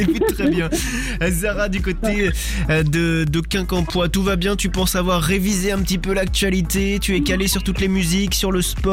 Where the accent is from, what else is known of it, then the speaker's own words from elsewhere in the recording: Normandy, France; Il est bien chez nous, en Normandie.